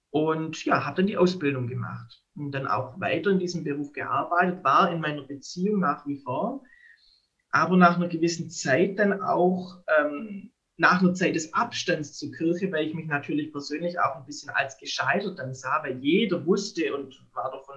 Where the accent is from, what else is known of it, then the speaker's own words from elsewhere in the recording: Baden-Württemberg, Germany; ich komme ja aus Baden-Württemberg, aus der Diözese Rottenburg-Stuttgart